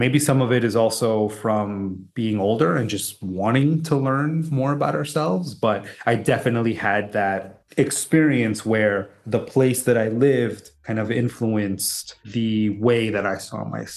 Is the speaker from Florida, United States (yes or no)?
yes; Miami, Florida, United States; So I grew up in Miami. And at the time, at least where I lived, the predominant Latin American culture was Cuban.